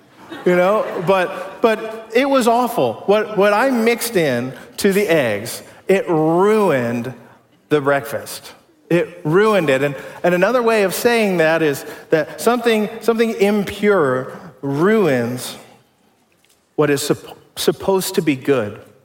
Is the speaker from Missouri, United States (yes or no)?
no; Ohio, United States; Actually, I am from Ohio, so I really, really do love Ohio.